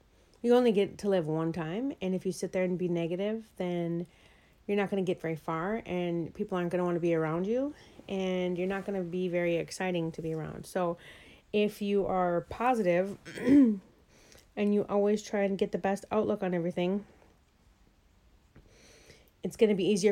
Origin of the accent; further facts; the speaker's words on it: South St. Paul, Minnesota, United States; I grew up in South St. Paul, Minnesota. My childhood was great.